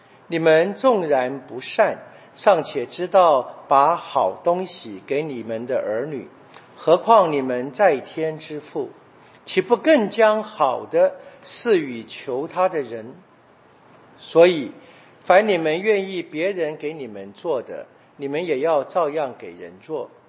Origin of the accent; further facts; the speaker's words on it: China; 我们中国人说己所不欲勿施于人嘛